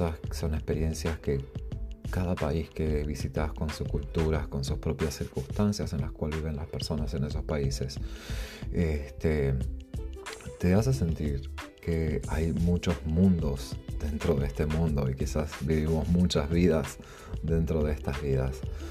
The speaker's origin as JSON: {"language": "Spanish", "region": "Montevideo", "country": "Uruguay", "tie": "born or raised there", "also_born_or_lived": "Miami, United States / Jacksonville, United States", "moved": "yes", "lives_now": "Seattle, United States", "said": "Me crié en Sudamérica, en Montevideo, en Uruguay. Después tuve la oportunidad de vivir en Miami. Después me mudé para Jacksonville, que es en el norte de la Florida, en el otro extremo del estado. Ahora estoy viviendo en Seattle."}